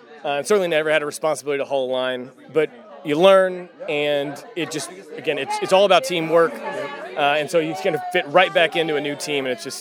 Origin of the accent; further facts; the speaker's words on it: Houston, Texas, United States; I grew up in Houston. Everybody wants to be an astronaut when you live that close to NASA.